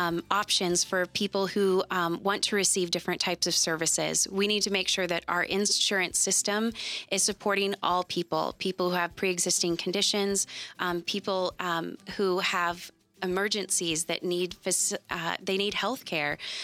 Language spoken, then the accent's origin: English; Garden City, United States; I think that growing up in Garden City, being in such a rich area with so many different cultures, I can't imagine growing up in a situation where we didn't have that.